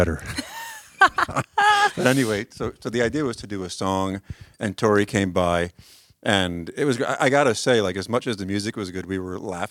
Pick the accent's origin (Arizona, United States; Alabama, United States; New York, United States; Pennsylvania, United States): Pennsylvania, United States; Philadelphia; and I'm from Philly, and it's not a good place for people to live